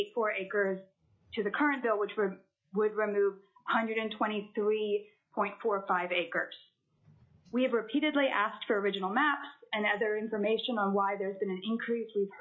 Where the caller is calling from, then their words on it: Homer, Alaska, United States; I'm calling in from Homer, Alaska